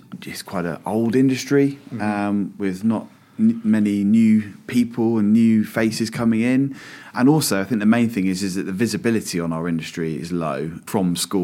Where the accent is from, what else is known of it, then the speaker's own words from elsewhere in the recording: South East England, United Kingdom; So I'm from Berkshire, born and bred around here, went to school and first jobs and things always from around this area.